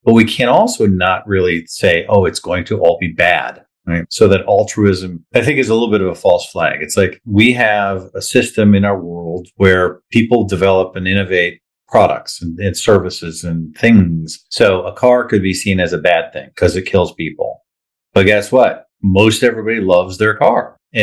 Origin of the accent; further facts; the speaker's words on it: Minnesota, United States; born there; also born or lived in Chicago; now in Scottsdale, United States; I live in Scottsdale. I have lived in Chicago. I was born in Minnesota.